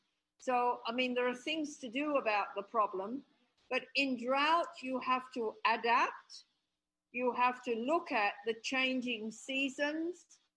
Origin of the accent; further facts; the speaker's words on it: Australia; moved away as an adult; now in Ethiopia; I lived here 33 years, yes? Mm-hmm. And I have Western relatives. I come from Australia. I have an Australian passport, yeah?